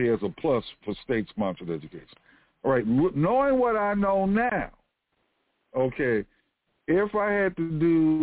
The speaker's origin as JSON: {"language": "English", "town": "Washington", "region": "District of Columbia", "country": "United States", "also_born_or_lived": "Texas", "said": "because I'm originally from Washington, D.C."}